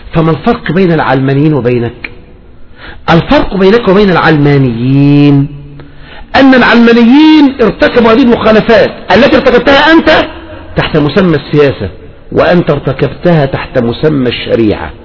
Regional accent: Egypt; احنا معروف ان عندنا في مصر ايه؟ نصارى ومسلمون.

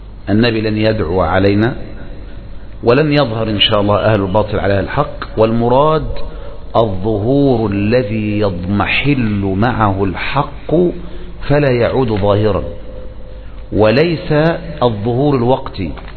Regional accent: Egypt; مثلا عندنا في مصر حصل ايه؟

